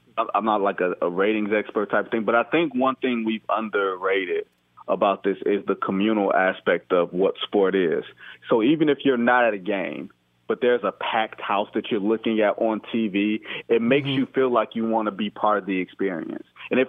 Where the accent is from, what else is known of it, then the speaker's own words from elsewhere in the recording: Detroit, Michigan, United States; I'm a kid from Motown